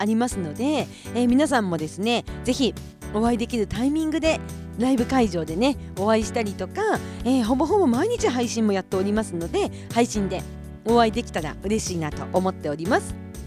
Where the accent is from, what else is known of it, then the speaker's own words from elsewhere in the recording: Kushiro, Hokkaido, Japan; 私のね、地元の釧路、私の出身のね、釧路は夏ですね。